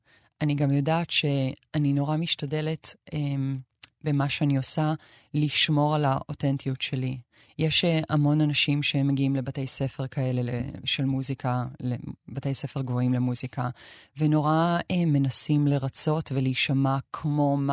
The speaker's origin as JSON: {"language": "Hebrew", "town": "Hod HaSharon", "region": "Central District", "country": "Israel", "tie": "born or raised there", "said": "גדלתי בהוד השרון"}